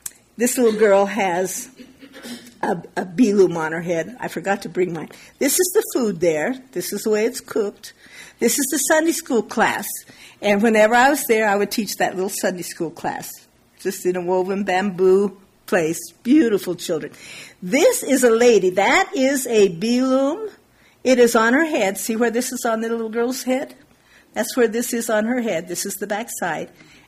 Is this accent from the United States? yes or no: yes; Colorado, United States; I know cold weather. I grew up in Colorado.